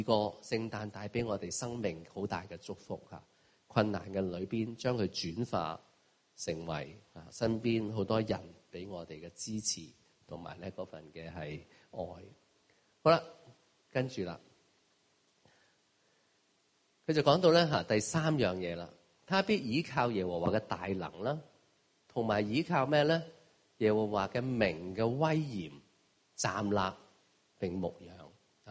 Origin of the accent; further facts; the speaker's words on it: China; 正所谓我们中国人说患难见真情